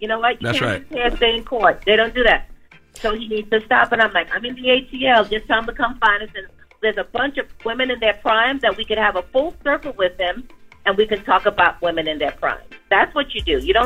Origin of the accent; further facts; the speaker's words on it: Trinidad & Tobago; I'm feeling blessed that I'm a Trinidadian